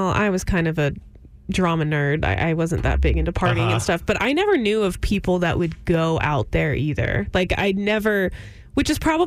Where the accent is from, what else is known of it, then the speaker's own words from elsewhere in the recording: Dickinson, Texas, United States; I'm from south of Houston, closer to Galveston. I'm technically from Dickinson, but one exit over is League City, which is famous for, we're close to NASA.